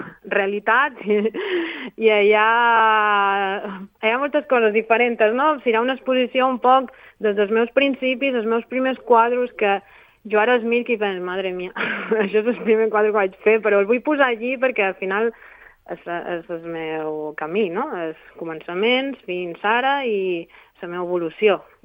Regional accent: Sant Ferran, Balearic Islands, Spain; soc de Sant Ferran, exposaré per primera vegada a un lloc que és molt especial per jo, perquè allí he set la meva infància, en la Salou Parroquial de Sant Ferran

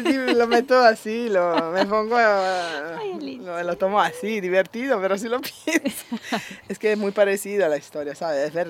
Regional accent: Italy; Spanish is a second language; moved away as an adult; que me quería regresar a Italia, más que nada porque no sabía ni una palabra de castellano, me encontraba muy sola, con 19 años y me pasaba esto.

